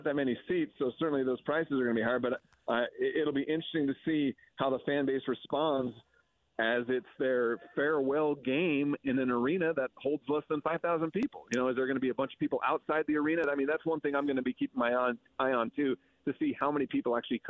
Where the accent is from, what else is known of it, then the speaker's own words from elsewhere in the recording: Salt Lake City, Utah, United States; we're in town for the Coyotes. We're from Salt Lake City.